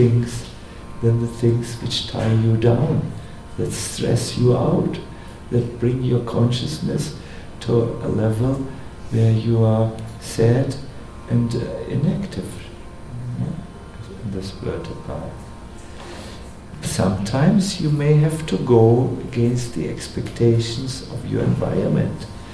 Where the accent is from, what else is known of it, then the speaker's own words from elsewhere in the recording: Germany; English is a second language; I am from Germany.